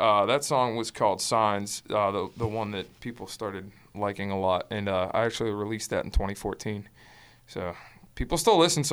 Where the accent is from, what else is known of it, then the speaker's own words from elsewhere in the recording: Pittsburgh, Pennsylvania, United States; I am from the Point Breeze area of Pittsburgh, the East End. I went to Alderdice High School.